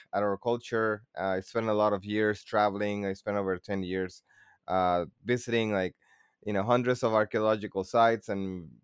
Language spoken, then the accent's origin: English; San Francisco, California, United States; also born or lived in Mexico City; I grew up over there in the Mission, in San Francisco. That's kind of you know, that's like my origins